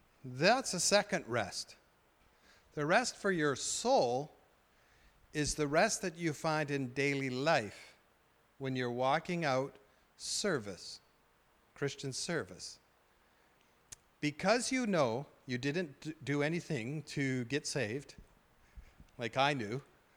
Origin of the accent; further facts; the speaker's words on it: Fort St. John, British Columbia, Canada; I grew up in Fort St. John. I was a redneck.